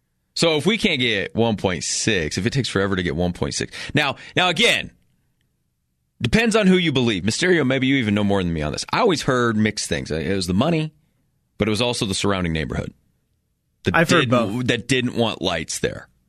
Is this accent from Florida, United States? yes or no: no; Fort Morgan, Colorado, United States; Growing up in Fort Morgan, we had lights in the 70s, small market.